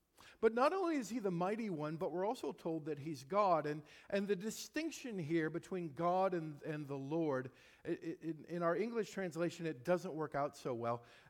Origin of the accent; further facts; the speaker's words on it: Nebraska, United States; I grew up in Nebraska. I grew up where the wind hurts your face on a regular basis in January.